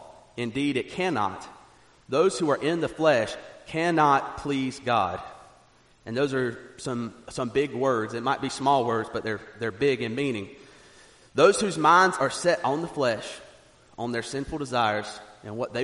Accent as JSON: {"language": "English", "region": "South Carolina", "country": "United States", "tie": "born or raised there", "said": "I grew up in South Carolina, I went to school here, went to school there"}